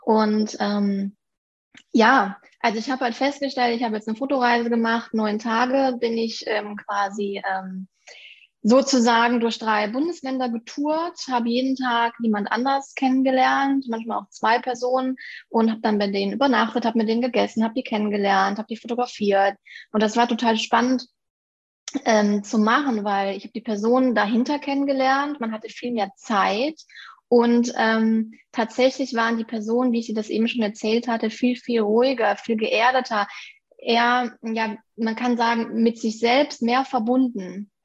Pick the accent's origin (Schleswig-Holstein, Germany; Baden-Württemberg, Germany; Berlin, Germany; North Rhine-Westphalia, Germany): North Rhine-Westphalia, Germany; Aachen; bin 29 Jahre alt, komme aus den schönen Aachen